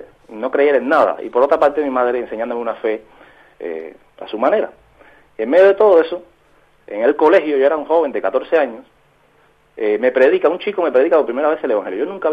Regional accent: Havana, Cuba; born there; Nací en La Habana. Es una ciudad muy ecléctica, muy muy interesante

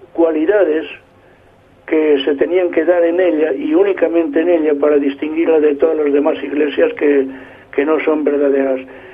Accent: Spain; algo que nos toca un poco a nosotros más como españoles

